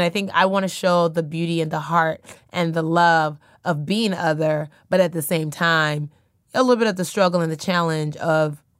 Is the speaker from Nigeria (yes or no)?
yes; Nigeria; now in United States; My parents way back when were mm-hmm. from this place, but now I'm like, oh, no, I'm Nigerian.